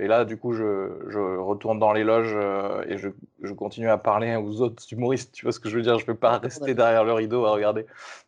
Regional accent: Toulouse, Occitanie, France; Mais voilà, je viens de Toulouse

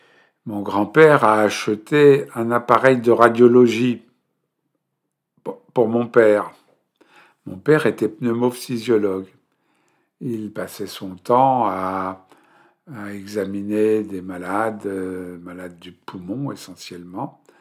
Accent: Paris, Île-de-France, France; born there; Pour ma part, je suis né à l'Hôtel Dieu, à Paris 4e, tout près de Notre-Dame, sur l'île de la Cité. Ma mère a accouché de moi le 21 septembre 1948.

